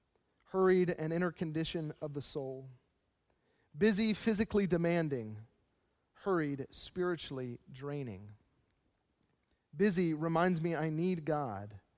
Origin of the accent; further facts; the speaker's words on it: Chesapeake Bay, United States; I grew up on the Chesapeake Bay, and I grew up watching container ships move in and out of the bay, waiting to be brought into port.